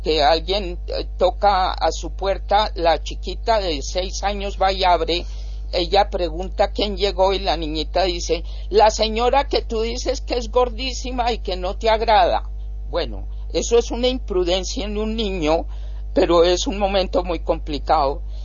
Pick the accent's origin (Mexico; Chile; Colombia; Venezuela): Colombia; Bogotá; Yo soy colombiana y vivo en Bogotá y soy bogotana.